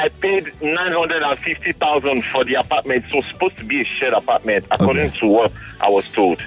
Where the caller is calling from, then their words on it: Lagos, Nigeria; I'm calling from Lagos.